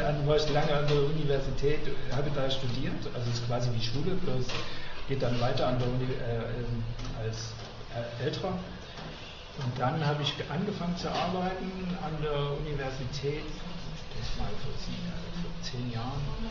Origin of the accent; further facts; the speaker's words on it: East Germany, Germany; kann ich noch ein bisschen Englisch, dann kann ich noch, weil ich komme aus dem Osten, kann ich ein bisschen Russisch, muy gabarin paruski. Und dann kann ich noch ein bisschen Italienisch, aber solo und poco.